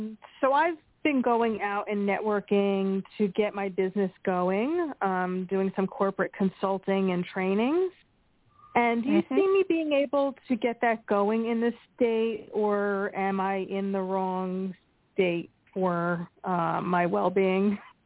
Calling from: Pennsylvania, United States; Pennsylvania.

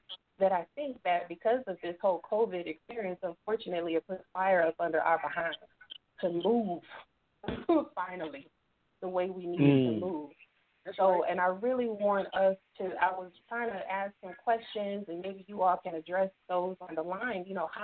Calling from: Phoenix, Arizona, United States; I am based out of Phoenix, Arizona, for Muhammad Mosque number 32.

